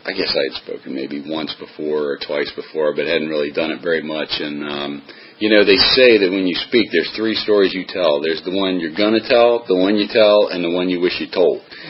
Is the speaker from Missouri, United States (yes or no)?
no; Alexandria, Virginia, United States; So I grew up in Alexandria, Virginia, regular, standard family.